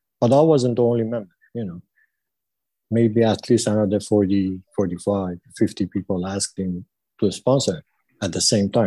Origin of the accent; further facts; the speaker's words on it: Iran; English is a second language; I'm an addict, and … I'm from Iran.